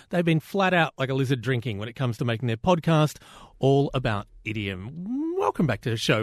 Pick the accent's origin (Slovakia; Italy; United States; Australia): Australia; Given that, you know, I'm Australian, they're going to get very crude because we are a country that loves a very crude idiom.